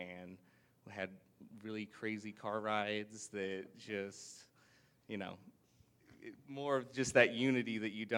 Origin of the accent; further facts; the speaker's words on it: Houston, Texas, United States; the fact that there's eight of them in Ohio from so many different places, we're from Houston